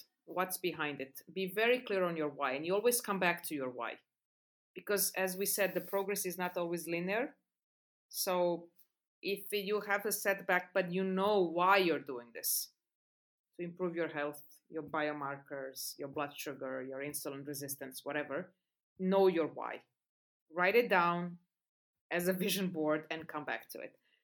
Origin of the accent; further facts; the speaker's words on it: Serbia; moved away; I'm an expat for 30 years. So I'm originally from Serbia.